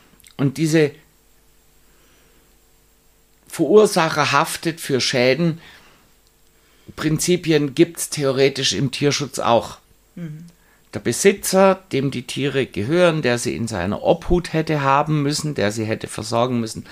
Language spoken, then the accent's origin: German; Munich, Bavaria, Germany; wir haben da als Münchner den Ruf, dass wir uns da sehr stur an unsere eigenen Vorgaben halten